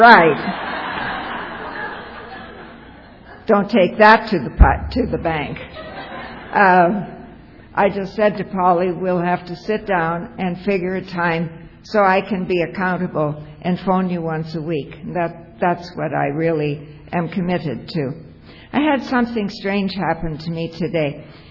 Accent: Toronto, Ontario, Canada; I'm from Toronto.

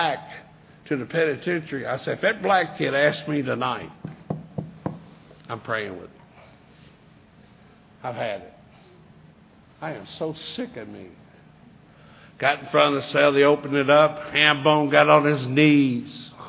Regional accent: Kentucky, United States; I'm a redneck from Western Kentucky. The East, the West, they don't mix.

